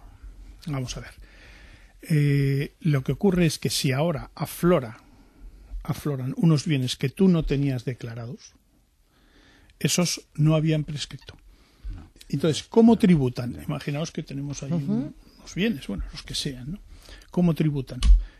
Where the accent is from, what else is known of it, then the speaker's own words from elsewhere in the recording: Spain; yo hablo como español, uh-huh, ¿no? Como ciudadano español